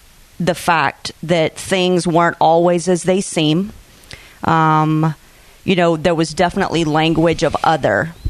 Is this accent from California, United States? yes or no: no; Mississippi, United States; I did not grow up in a diverse city. I did not grow up in a diverse neighborhood.